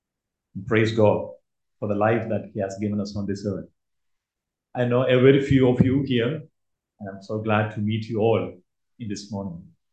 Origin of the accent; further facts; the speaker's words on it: India; As you have introduced, I'm coming from India and I'm serving the Lord in Kerala.